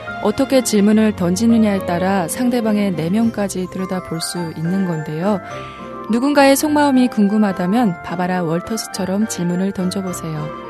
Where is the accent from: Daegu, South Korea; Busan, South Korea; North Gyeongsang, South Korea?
Busan, South Korea; 똑소리 나는 부산여자